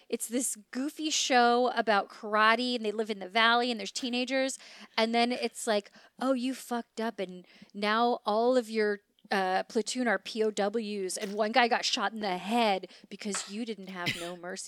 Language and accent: English; Queens, New York, United States; accent: New York; I'm from Queens and I got this kind of New York equality.